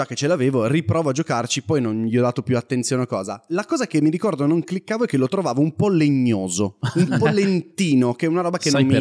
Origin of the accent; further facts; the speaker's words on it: Casale Monferrato, Piedmont, Italy; non sono di Alessandria, ma bensì di Casale, acerrimo nemico di Alessandria